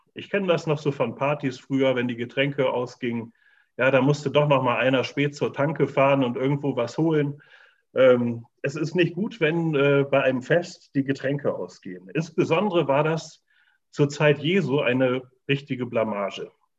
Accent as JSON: {"language": "German", "region": "Bremen", "country": "Germany", "tie": "born there", "said": "Bei uns im Norden hat man das früher öfter gesagt, in Bremen, wo ich geboren bin."}